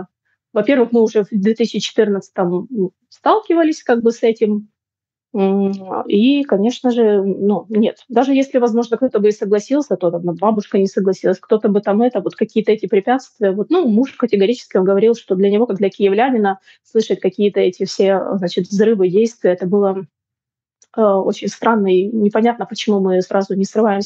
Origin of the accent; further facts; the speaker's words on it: Mariupol, Donetsk Oblast, Ukraine; also born or lived in Siberia; мой дедушка, бабушка, моя мама, потом я с братом, мы все росли в Мариуполе. Мы как бы вот три поколения, да.